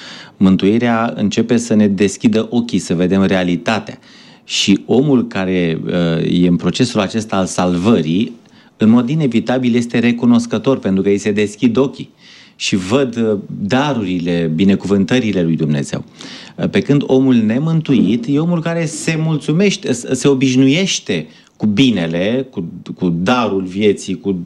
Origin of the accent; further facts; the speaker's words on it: Romania; Dar se pare că suntem codași, noi ca români, și la capitolul acesta